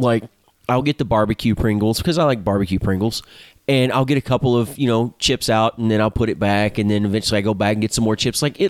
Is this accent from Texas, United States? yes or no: yes; Texas, United States; The same thing in, you know, being born and raised in Texas. It was always like, you don't like the weather in Texas, just wait 5 minutes.